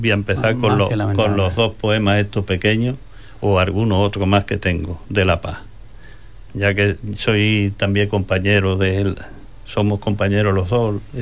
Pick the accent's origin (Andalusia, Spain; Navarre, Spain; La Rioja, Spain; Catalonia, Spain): Andalusia, Spain; Encinasola; En mi pueblo es el día 6 en Encina Sola, que es mi pueblo, que desde aquí lo digo a las personas que no lo conozcan, un pueblo es bonito, pero muy acogedor.